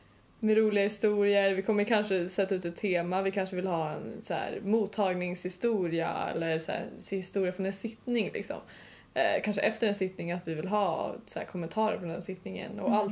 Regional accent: Uppsala, Uppsala County, Sweden; Mm, ja, jag kommer ju från Uppsala. Eller jag bodde lite utanför Uppsala, men jag har alltid pluggat i Uppsala. Så jag säger väl att jag är från Uppsala.

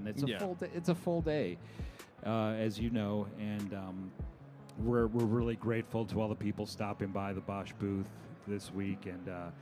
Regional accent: Syracuse, New York, United States; I'm from Syracuse, New York. And Carrier was headquartered up there back in the day from the early days.

